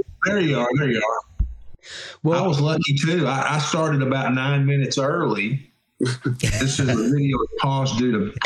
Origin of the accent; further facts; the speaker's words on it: Hurst, Texas, United States; Yeah, Hurst. And I was in Hurst in a little town called Richland Hills, just what at the time was a suburb outside of Fort Worth.